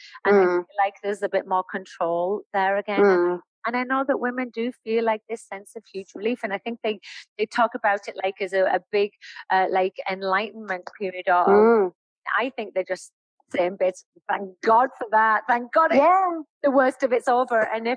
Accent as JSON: {"language": "English", "town": "Middlesbrough", "region": "North East England", "country": "United Kingdom", "moved": "yes", "lives_now": "Texas, United States", "said": "When people say that, it makes me like sigh a little bit. I'm from Middlesbrough."}